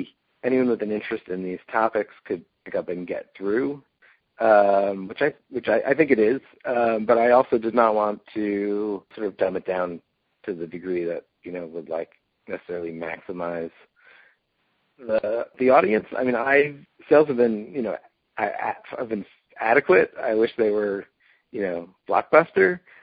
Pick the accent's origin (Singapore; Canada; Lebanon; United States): United States; New York; growing up in the New York area, the idea that a city could really be beautiful was not in my frame of reference.